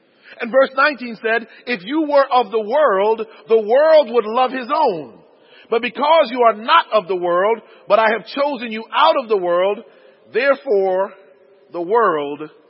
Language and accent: English; Connecticut, United States; born there; I was born in the Constitution state of Connecticut.